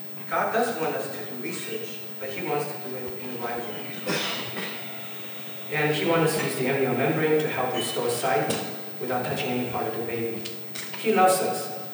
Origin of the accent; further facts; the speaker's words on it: China; English is a second language; moved away; my story growing up in China, suffering through poverty and deprivation of all opportunity at a young age, and coming to this country appreciating the opportunity to study.